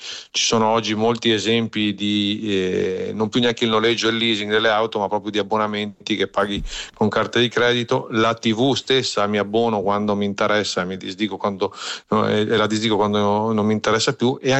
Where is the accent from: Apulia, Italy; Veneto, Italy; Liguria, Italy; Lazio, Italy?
Veneto, Italy; io sono veneto